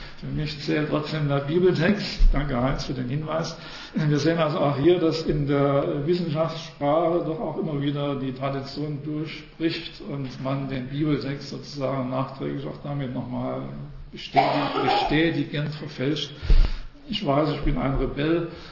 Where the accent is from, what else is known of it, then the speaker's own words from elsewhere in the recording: Saxony, Germany; Ich betone das extra, ich komme aus Sachsen.